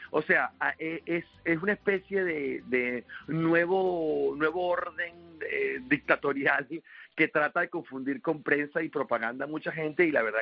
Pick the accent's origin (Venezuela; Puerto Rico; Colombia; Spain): Venezuela; Y yo sé que cuando uno, como venezolano, habla de este tipo de cosas